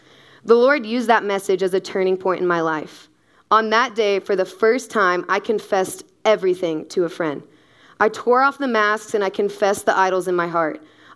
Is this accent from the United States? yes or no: yes; Oklahoma, United States; now in Dallas, United States; I grew up in Oklahoma and graduated from the University of Oklahoma, but I've been living in Dallas, I've been living in Dallas for about the past 3 years.